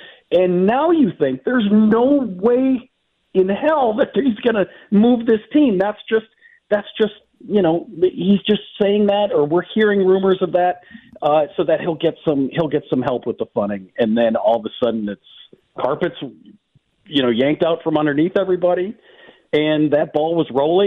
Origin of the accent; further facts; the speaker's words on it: Canada; Oh, I'm from Canada.